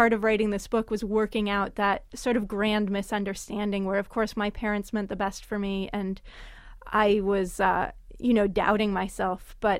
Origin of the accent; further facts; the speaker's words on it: California, United States; You know, I grew up in California. My family lived there for 20 years